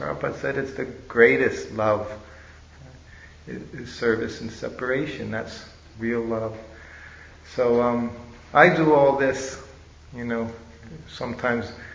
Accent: United States; I met the devotees in Philadelphia. I'm an American boy.

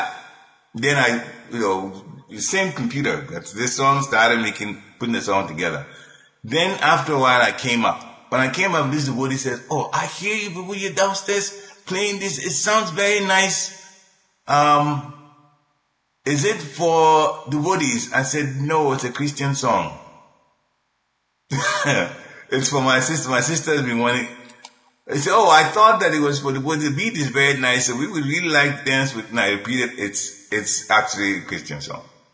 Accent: Ghana; we're from Ghana, born, you know, appeared in Ghana.

